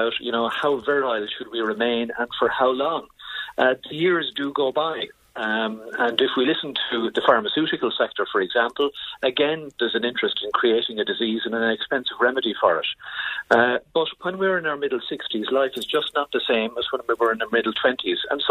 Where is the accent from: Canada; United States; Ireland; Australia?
Ireland; Kildare; When we come from Kildare, we fundraised.